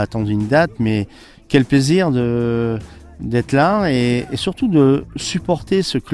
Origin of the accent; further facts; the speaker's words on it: Beauvoir, France; je viens parce que je suis de Beauvoir